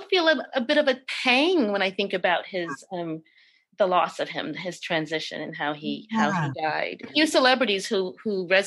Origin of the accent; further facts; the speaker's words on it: Bronx, New York, United States; now in Los Angeles, United States; I did. I grew up in the South Bronx in the 70s when the Bronx was burning down, if you remember.